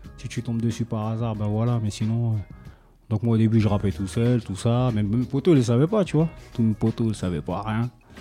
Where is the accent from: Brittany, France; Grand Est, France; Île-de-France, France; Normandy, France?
Île-de-France, France; Sarcelles; Et moi, j'ai grandi à Sarcelles, j'ai grandi dans un quartier.